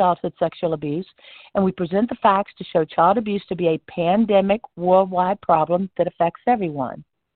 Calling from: Lighthouse Point, Florida, United States

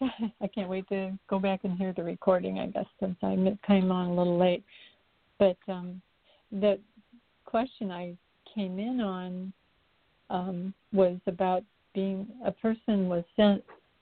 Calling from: Sarasota, Florida, United States; in Sarasota, Florida.

